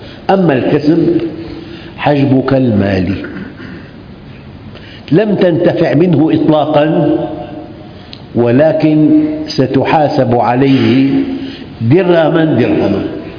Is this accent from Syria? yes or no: yes; Syria; فنحن عندنا بالشام كلمة جنفيص هي أبشع أنواع الأقمشة